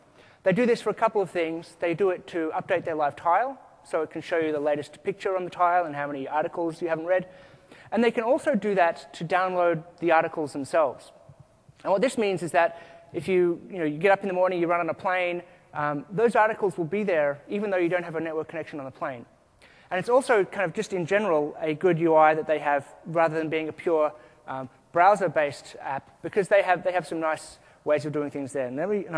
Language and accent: English; Australia; Notice I say aeroplane because I'm Australian.